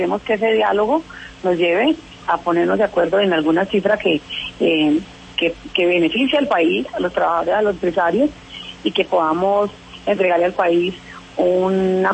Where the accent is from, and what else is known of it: Colombia